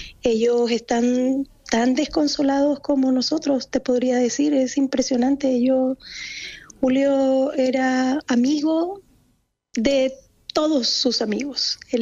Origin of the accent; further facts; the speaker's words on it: Colombia; now in Chile; yo soy colombiana, mis dos hijos mayores son colombianos, nacidos en Colombia. Nosotros llegamos aquí hace 23 años, yo estoy casada con chileno. Llegamos acá hace 23 años